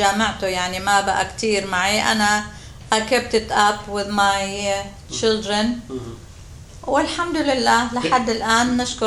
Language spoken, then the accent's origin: Arabic; Syria; moved away as an adult; أنا أحب بلدي سوريا. مع اني صار لي 46 سنه هون وهنيك ما ربيت غير 20